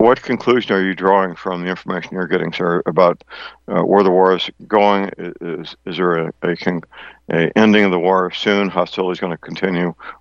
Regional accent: St. Louis, Missouri, United States; As a sideline, my hometown, St. Louis, Missouri, if the Vatican had to relocate

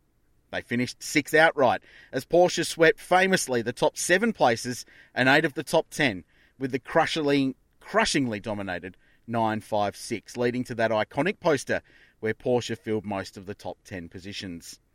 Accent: South Australia, Australia; which is about 4 hours north of the city of Adelaide in my home state of South Australia. Like me, he was a country kid with dreams of having a shot at the motorsport world

